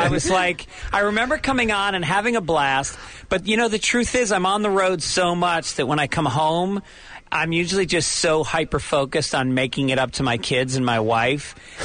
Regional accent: Ireland; Well, I'm Irish, so I have to combine the comedy with seriously alcoholic, tragic, undertones.

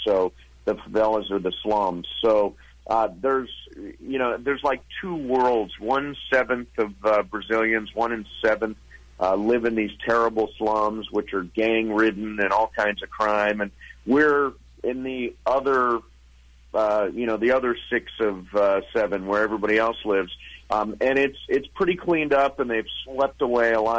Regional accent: United States; It's fun, but I'm an American. I'm staying stateside.

